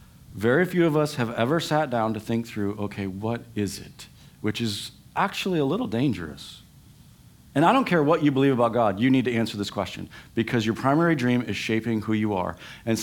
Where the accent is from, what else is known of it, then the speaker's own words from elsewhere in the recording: Michigan, United States; Where I grew up in Michigan, it was all farm country.